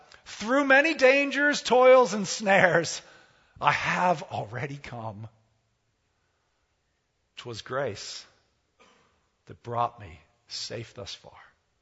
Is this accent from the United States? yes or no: yes; Gaithersburg, Maryland, United States; Do you remember how you grew up in Bethel Park and I grew up in Gaithersburg, Maryland